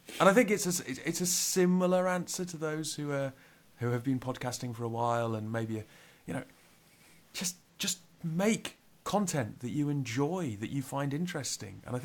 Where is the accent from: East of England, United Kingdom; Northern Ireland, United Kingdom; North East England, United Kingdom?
North East England, United Kingdom; Newcastle; because I'm a massive football nerd and I'm from Newcastle. And so catching up, I live a very long way from Newcastle now, so catching up with the latest from Newcastle is something that I always enjoy, and I enjoy hearing accents from people who remind me of home.